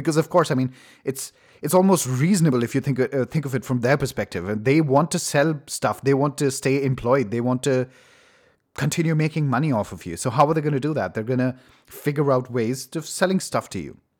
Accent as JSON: {"language": "English", "country": "India", "second_language": "English", "said": "countries where this kind of political cycle exists, and I'm Indian, so I understand that at least a little bit"}